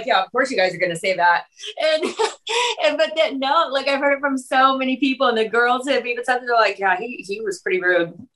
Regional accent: Indiana, United States; Like, I'm from Indiana, tiny little farm town

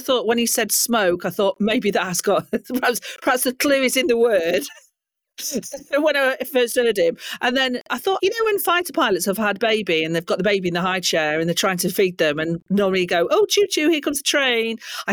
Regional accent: East Midlands, United Kingdom; like, obviously I am from Derbyshire.

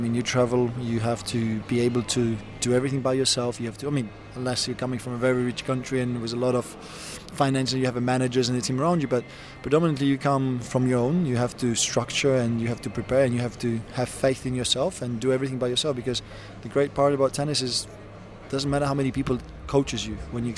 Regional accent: Ukraine; I come from Ukraine with zero support

